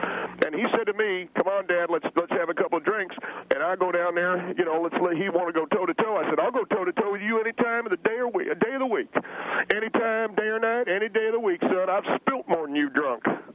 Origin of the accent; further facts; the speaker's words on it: Knoxville, Tennessee, United States; Hey, buddy. I come from Knoxville, Tennessee.